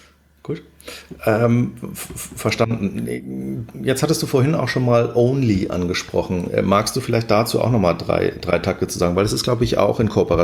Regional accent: Hamburg, Germany; Jetzt kenne ich die Warburg als Hamburger natürlich relativ lange.

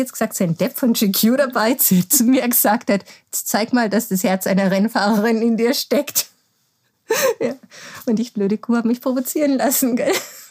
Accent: Bavaria, Germany; ich bin in Bayern groß geworden, das ist einfach meine Sprache und die Mentalität der Leute ist mir einfach sehr nahe. Also ich fühle mich da sehr daheim

